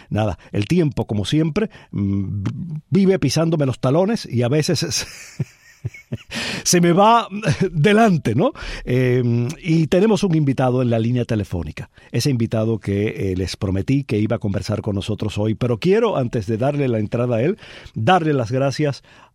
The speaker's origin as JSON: {"language": "Spanish", "town": "Palma Soriano", "region": "Santiago de Cuba", "country": "Cuba", "tie": "born or raised there", "said": "asomarme al paisaje de mi tierra. Y cuando digo de mi tierra, no solo me refiero a Cuba, sino a Palma Soriano, al campo que rodea Palma Soriano"}